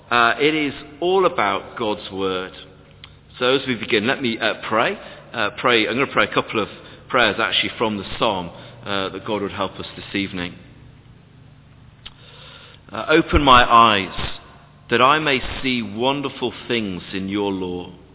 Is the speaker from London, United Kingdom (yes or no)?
no; Yorkshire and the Humber, United Kingdom; I'm from Yorkshire. And for being from Yorkshire, look, I just frankly don't do that sort of thing